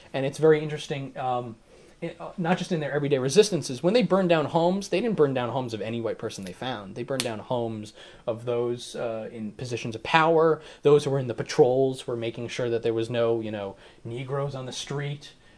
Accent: Long Island, New York, United States; one of the first slave rebellions ever in the New World was in Long Island, my hometown.

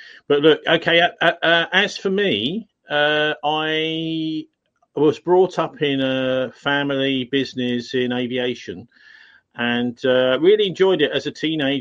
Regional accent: London, United Kingdom; and I was brought up in Southeast London.

